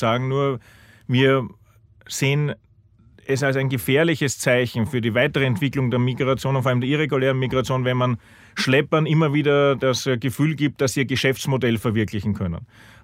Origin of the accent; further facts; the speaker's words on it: Austria; Was verstehen wir als Österreicher darunter?